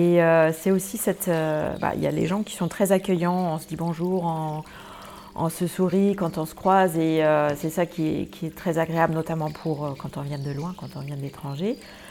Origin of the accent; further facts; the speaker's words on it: Germany; now in France; Je suis allemande et j'habite depuis à peu près 30 ans en France.